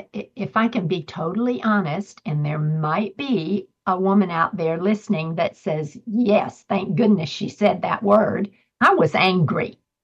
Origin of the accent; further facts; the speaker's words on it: Atlanta, Georgia, United States; And I'm going from Atlanta, Georgia, green grass and magnolias to the desert and rocks. I went from grits to guacamole. And I didn't even know how to pronounce guacamole. I mean, I am so dripping Southern.